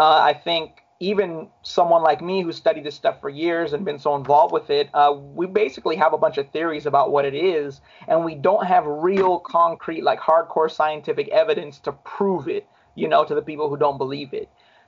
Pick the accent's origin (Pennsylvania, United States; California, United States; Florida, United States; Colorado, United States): California, United States; Long Beach; born there; And I was born in Long Beach.